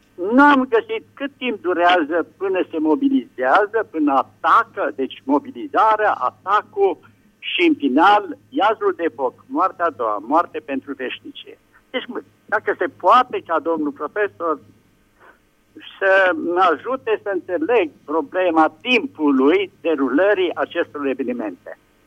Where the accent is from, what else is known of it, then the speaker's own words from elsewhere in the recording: Caransebeș, Caraș-Severin, Romania; din Caransebeș